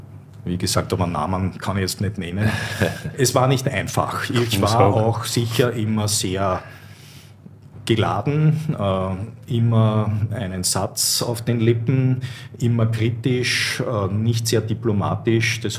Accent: Vienna, Austria; ich als Wiener

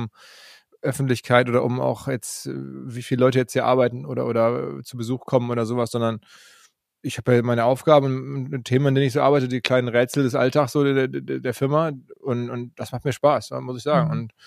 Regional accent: Essen, North Rhine-Westphalia, Germany; now in Hamburg, Germany; ich komme aus Essen

